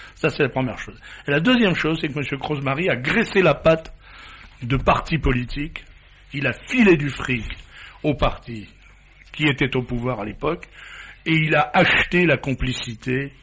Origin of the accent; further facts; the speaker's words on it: France; en tant que Français